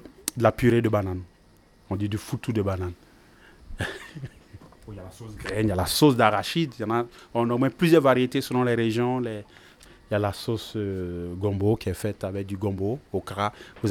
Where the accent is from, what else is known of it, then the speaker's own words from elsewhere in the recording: Abidjan, Côte d’Ivoire; Et puis moi, j'ai grandi un peu au centre-ville, à Trècheville. C'est un quartier populaire, un quartier où il y a toutes les communautés.